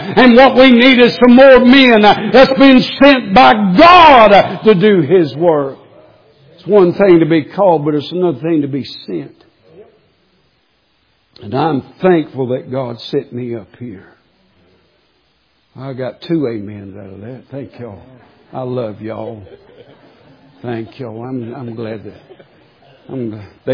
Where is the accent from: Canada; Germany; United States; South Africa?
United States; Waycross, Georgia; I had pastored down in my hometown of Waycross, Georgia for some years.